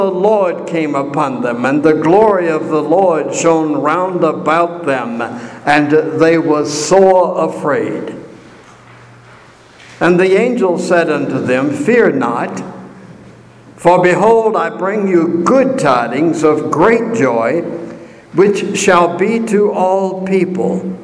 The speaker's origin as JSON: {"language": "English", "town": "Suffolk", "region": "Virginia", "country": "United States", "tie": "born or raised there", "said": "This year, my mind has been filled with memories of Christmas as a child growing up in Suffolk, Virginia."}